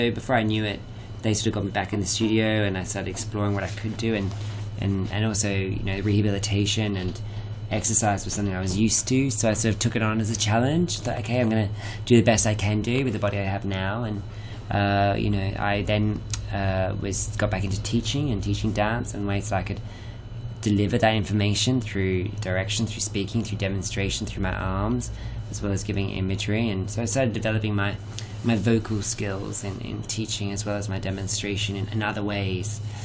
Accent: Jerilderie, New South Wales, Australia; I'm originally from Australia in a small country town called Jerilderie in New South Wales.

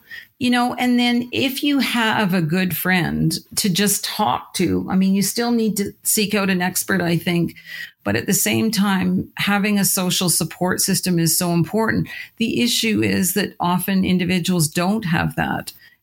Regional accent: Canada; I think it is a huge step for us as a Canadian society to now be so transparent in talking about mental health and mental illness issues.

